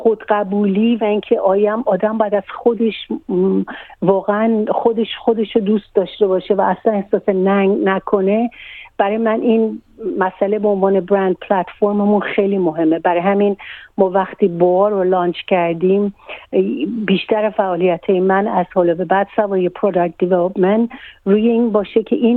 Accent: Iran; برای اینکه اولا که خود من ایرانی هستم

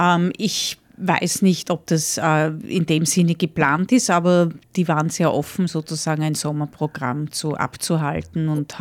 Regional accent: Austria; now in Australia; also ich bin sozusagen vor 15 Jahren aus Österreich nach Australien gekommen.

